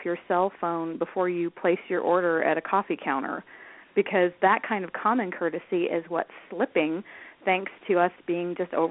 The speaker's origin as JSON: {"language": "English", "town": "San Diego", "region": "California", "country": "United States", "tie": "born or raised there", "moved": "yes", "lives_now": "Colorado, United States", "said": "But I grew up in San Diego, and I moved to Colorado in the year 2000 and have been here ever since."}